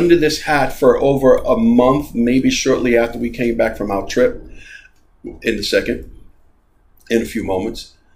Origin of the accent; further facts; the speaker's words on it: New York, United States; accent: New York; I just realized I was editing a video for the adventure show on Friday, and I realized my New York accent popped out because it was a video clip of the podcast